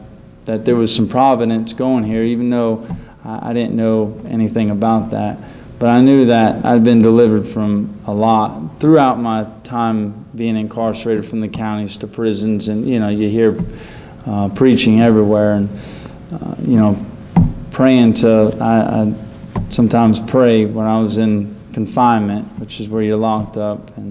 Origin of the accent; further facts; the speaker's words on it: Titusville, Florida, United States; So I've been raised in a background of no religion. I'm originally from Titusville, Florida.